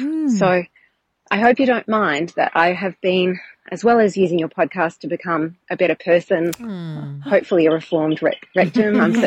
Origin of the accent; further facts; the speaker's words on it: Perth, Western Australia, Australia; I'm a Chatterpie from Perth, and I just wanted to let you know how your podcast is having a ripple effect out in the community